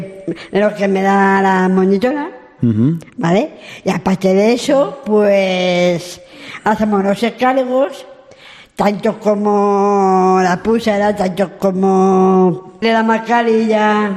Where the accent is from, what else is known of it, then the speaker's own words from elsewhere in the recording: El Álamo, Community of Madrid, Spain; Yo soy del Álamo, Puña Barcañero.